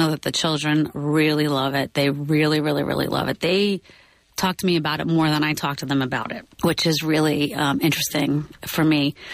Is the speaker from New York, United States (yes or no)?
yes; New York, United States; now in Bay Area, United States; For me, you know, I grew up in New York, and New York is extremely Zionist, extremely Zionist.